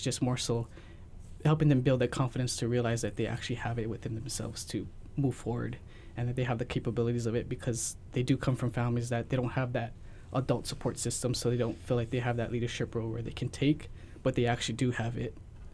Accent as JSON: {"language": "English", "town": "Waianae", "region": "Hawaii", "country": "United States", "tie": "born or raised there", "said": "one of my biggest missions growing up in Waianae and seeing all those changes from the years and realizing that healthcare and education growing up there wasn't a priority"}